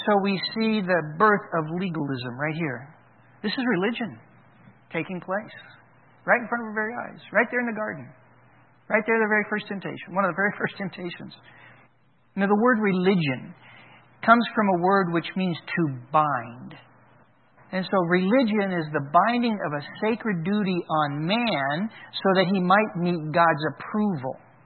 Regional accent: Oklahoma, United States; Yeah, I grew up in Oklahoma. I know that.

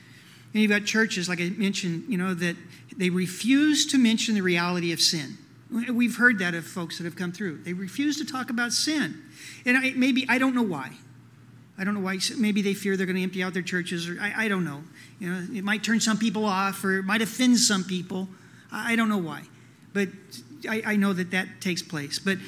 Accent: Oklahoma, United States; I was raised in Oklahoma with that attitude. I really was.

